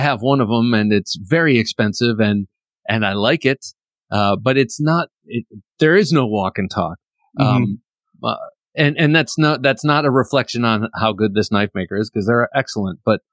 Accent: Ohio, United States; See, okay, I grew up in Ohio

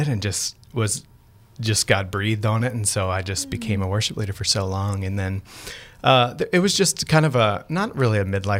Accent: Maryland, United States; also born or lived in Baltimore; So I'm an East Coaster. Born and raised in Maryland. Actually was born in Baltimore City.

